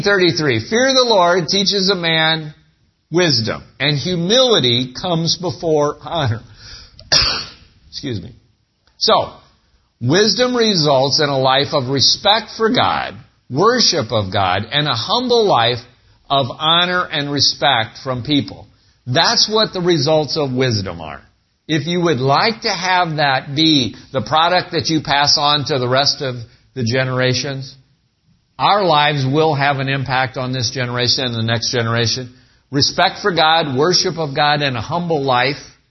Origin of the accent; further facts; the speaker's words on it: United States; I try not to talk, because I don't want people to know I'm an American.